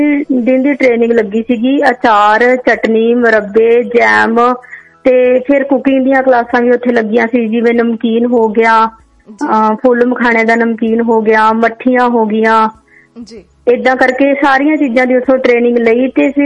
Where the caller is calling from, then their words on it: Nabha, Punjab, India; ਮੈਂ ਨਾਭੇ ਤੋਂ ਬੋਲਦੀ ਹਾਂ ਜੀ।